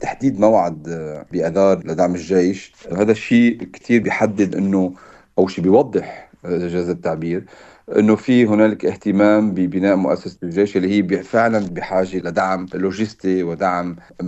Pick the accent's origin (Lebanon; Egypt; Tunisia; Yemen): Lebanon; كلنا نحن كلبنانيين كمواطنين